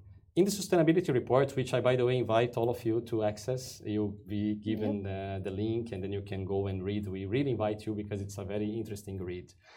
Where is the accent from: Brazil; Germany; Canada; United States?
Brazil; I come from Brazil.